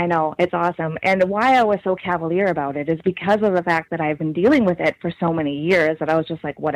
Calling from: Regina, Saskatchewan, Canada; I'm calling from Regina, Saskatchewan.

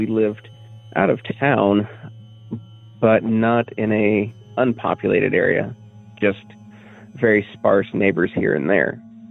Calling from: Cookeville, Tennessee, United States; I'm calling from Cookeville, Tennessee, which sits squarely between Nashville and Knoxville, for those not familiar.

